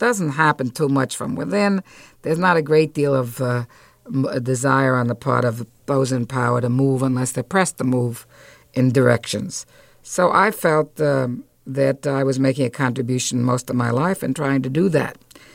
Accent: New York City, New York, United States; which were very crucial since I came from New York City

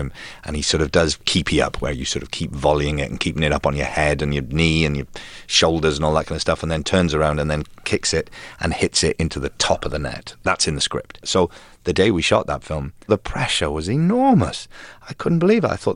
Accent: Port Talbot, Wales, United Kingdom; Well, it's not a city. It's a town. It has sort of between, I guess, about 35,000, 40,000 people. It's on the coast, yes. It's an old steel town

